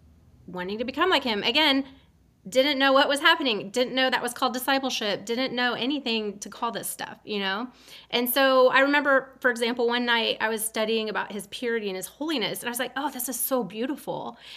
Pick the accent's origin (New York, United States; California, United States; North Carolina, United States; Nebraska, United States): Nebraska, United States; And I was raised in Nebraska, big skies, big open skies.